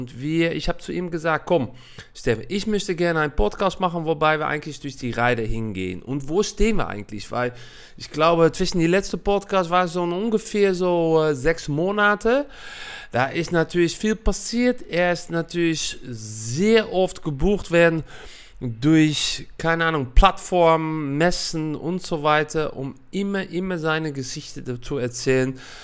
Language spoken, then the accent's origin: German; Netherlands; German is a second language; now in Düsseldorf, Germany; man hört das auch ein bisschen. Ich komme aus Holland, aber wohne seit Jahren in Düsseldorf